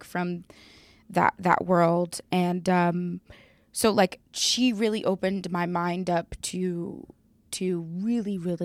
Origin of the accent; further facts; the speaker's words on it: London, United Kingdom; born there; I mean, I was born in London, Hammersmith.